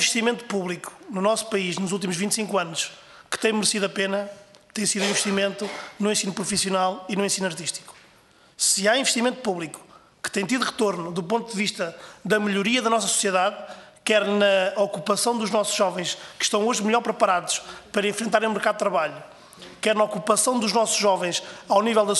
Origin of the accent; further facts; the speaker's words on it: Pombal, Leiria, Portugal; da nossa região de Leiria, até porque eu sou de Pombal, sou mesmo pertinho de Leiria